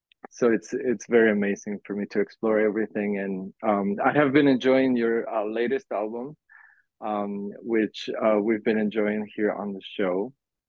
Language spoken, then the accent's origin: English; Bolivia; I'm from Bolivia, and in Bolivia, even though we have culture and music all the time everywhere, we don't really have a proper music training.